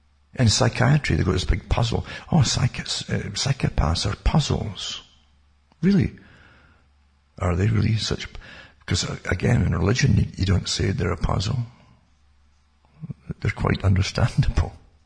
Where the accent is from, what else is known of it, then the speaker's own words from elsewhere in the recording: Ontario, Canada; I'm from Ontario, Canada, Northern Ontario, where I live or exist.